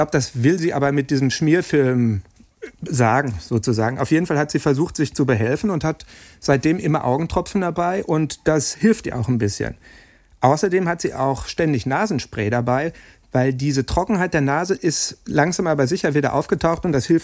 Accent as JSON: {"language": "German", "town": "Dortmund", "region": "North Rhine-Westphalia", "country": "Germany", "tie": "born there", "said": "Und das darf ich sagen, da ich selber ein gebürtiger Dortmunder bin"}